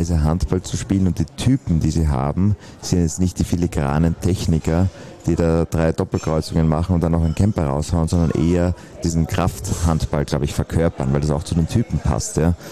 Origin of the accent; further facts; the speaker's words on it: Austria; Ich sage, der Kreislauf zwischen Sport, Wirtschaft, Politik und Medien funktioniert als Österreicher, sage ich, in Deutschland perfekt.